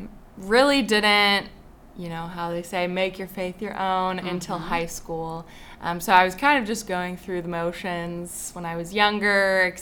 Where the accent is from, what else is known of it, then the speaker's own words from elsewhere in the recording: Algonquin, Illinois, United States; I grew up in Algonquin, Illinois, Chicagoland area.